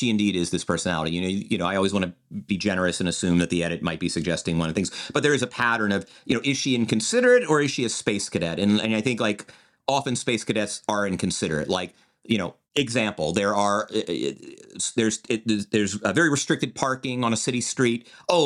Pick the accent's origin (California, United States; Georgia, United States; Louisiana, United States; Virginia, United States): Georgia, United States; Atlanta; Oh, no, it's caramel. I'm a Southerner.